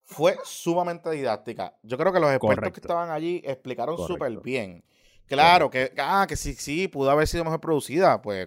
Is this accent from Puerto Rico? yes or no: yes; Puerto Rico; la dinámica de nosotros como puertorriqueños, cuando vamos a la playa